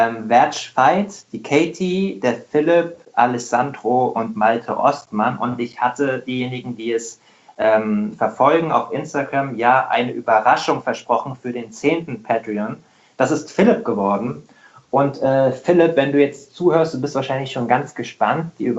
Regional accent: Hesse, Germany; Ich bin auch Hesse. Ich komme aus dem Rheingau bei Wiesbaden.

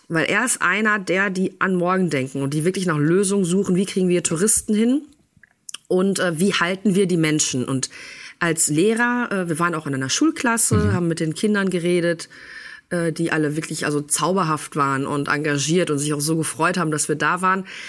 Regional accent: North Rhine-Westphalia, Germany; ich komme aus Ostwestfalen, Lippe vom Dorf.

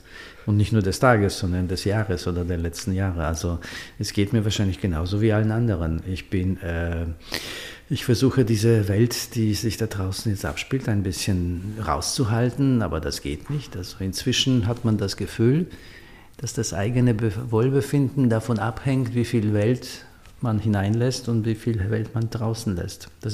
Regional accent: Poland; now in Germany; die Wahl in Polen, wo ich herkomme.

